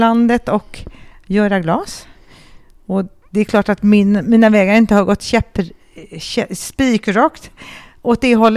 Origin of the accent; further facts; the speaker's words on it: Stockholm, Stockholm County, Sweden; Jag är en stockholmare som när jag var 16 år var au pair i USA och kom i kontakt med blyinfattat fönster. Och jag bodde ut på vischan där i Kalifornien